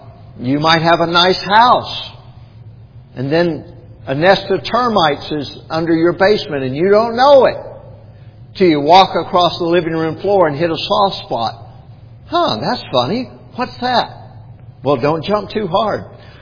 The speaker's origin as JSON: {"language": "English", "region": "Bible Belt", "country": "United States", "tie": "born or raised there", "lives_now": "Oregon, United States", "said": "I grew up in the Bible Belt where there was nothing like that on a Sunday."}